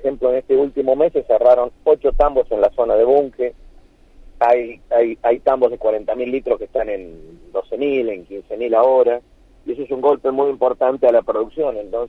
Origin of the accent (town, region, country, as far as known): Argentina